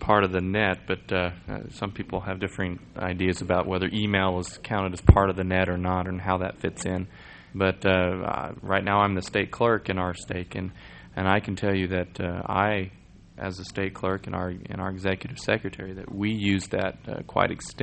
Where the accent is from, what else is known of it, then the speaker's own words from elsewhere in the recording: Texas, United States; I'm from Texas, so I can, I go with you there.